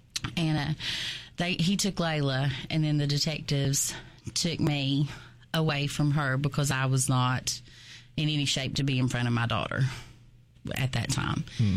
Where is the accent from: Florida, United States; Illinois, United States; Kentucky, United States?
Kentucky, United States; Elkhorn City; I said that I'm from Elkhorn City. It's just easier to identify Pikeville, and that I'm a county kid.